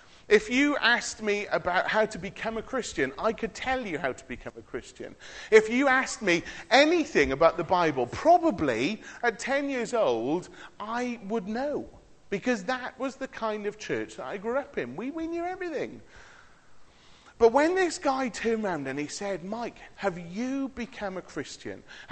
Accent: Cardiff, Wales, United Kingdom; I grew up in a Brethren church in Cardiff, in Caerphilly, and I was born on Sunday, the 27th of March, 1977

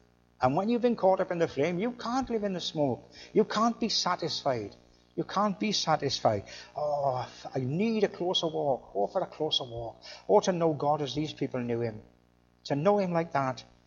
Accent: Wales, United Kingdom; I'm a Welsh Calvinistic, that's my background, Calvinistic Welshman, Presbyterian Church in Wales, that's the background I come from.

